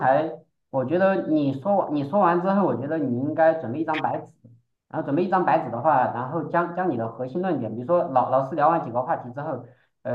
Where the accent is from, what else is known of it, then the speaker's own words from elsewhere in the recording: China; now in Japan; 那最后回归到我本身是中国人，那么我站在中国